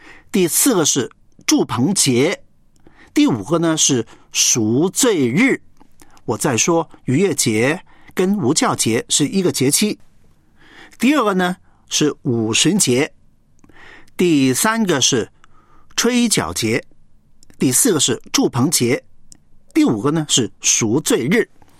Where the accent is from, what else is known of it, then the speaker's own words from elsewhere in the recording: China; 那我们中国人呢过节的时候呢，通常跟我们的那个种地啊、耕种的生活有关系的。